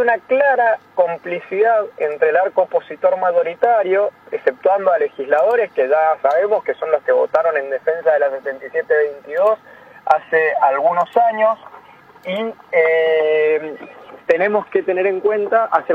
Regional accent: Las Heras, Mendoza, Argentina; Yo soy de Las Heras, pero bueno, por la actividad que uno abraza, anda por muchos lugares

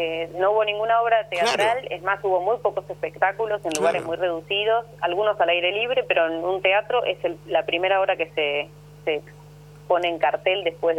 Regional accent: Argentina; como argentinos

